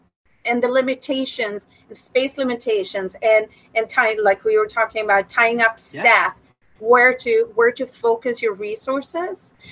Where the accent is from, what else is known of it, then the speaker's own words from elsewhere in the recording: Sweden; I'm from Sweden